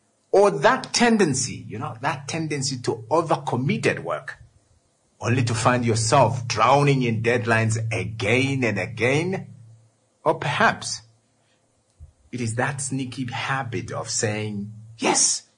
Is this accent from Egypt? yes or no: no; Jamaica; I am a Jamaican, boo boo baton. So I am a Jamaican.